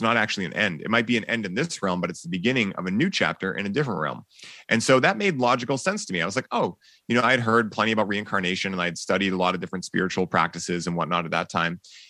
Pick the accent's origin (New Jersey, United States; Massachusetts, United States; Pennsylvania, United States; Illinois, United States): Massachusetts, United States; Boston; people are like, yeah, you're from California, right? I'm like, nope, born and raised in Boston.